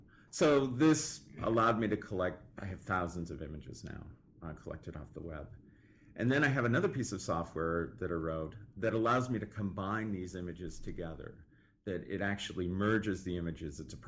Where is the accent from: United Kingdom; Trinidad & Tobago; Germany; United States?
United States; East Coast; also I come from the East Coast, so these places are very familiar to me